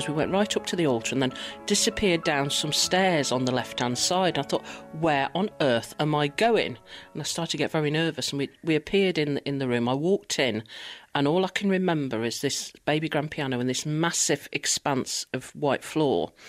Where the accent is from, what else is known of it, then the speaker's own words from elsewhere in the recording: Coventry, West Midlands, United Kingdom; I'm born and bred in Coventry, and Coventry Cathedral has always been a very big part of my life. I've lived in Lowestoke for most of my life